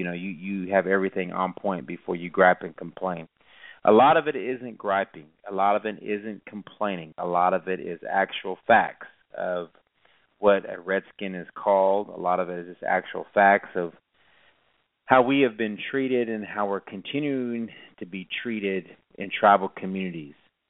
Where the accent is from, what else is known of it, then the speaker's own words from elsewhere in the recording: United States; As Indian people, I could be ticked off about how I've been treated.